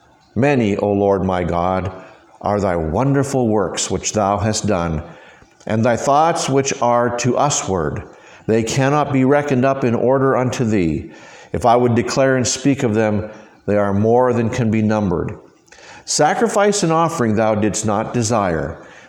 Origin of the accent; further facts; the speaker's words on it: Canada; now in United States; growing up in Canada, I know it's a little different here in the States, but growing up in Canada, school always started after Labor Day weekend.